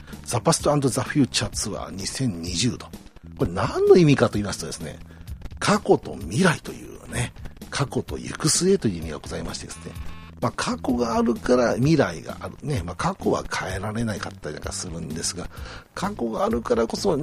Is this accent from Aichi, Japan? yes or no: yes; Nagoya, Aichi, Japan; 僕は名古屋から来ておりますから